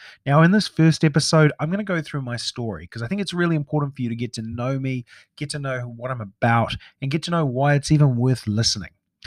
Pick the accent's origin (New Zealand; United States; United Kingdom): New Zealand; also born or lived in Saudi Arabia; I was in New Zealand. I'm a New Zealander. I'm a Kiwi. I was born over here.